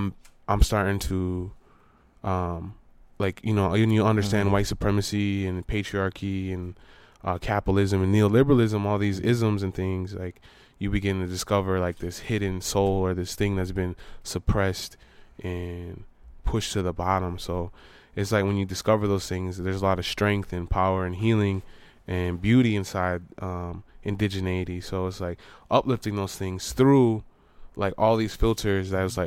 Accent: Detroit, Michigan, United States; I'm from the Southwest Detroit community, Turtle Clan.

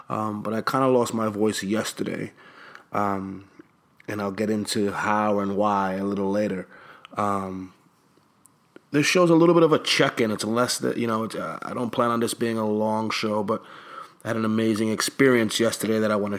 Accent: New York, United States; You know, I'm born and raised in New York.

